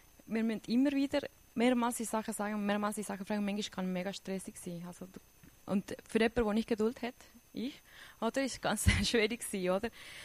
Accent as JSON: {"language": "German", "country": "Switzerland", "said": "Heimweh, aber eher als Schweizer, wie geht mit dem um?"}